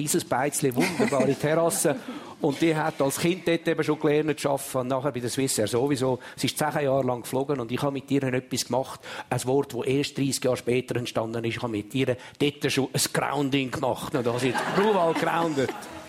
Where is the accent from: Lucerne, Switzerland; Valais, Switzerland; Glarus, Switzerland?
Glarus, Switzerland; Ich bin in Glaris aufgewachsen.